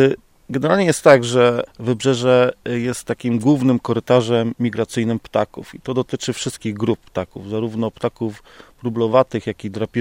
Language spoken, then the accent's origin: Polish; Zielona Góra, Lubusz Voivodeship, Poland; No, ja jestem z zachodu Polski, no ale to nie ma znaczenia.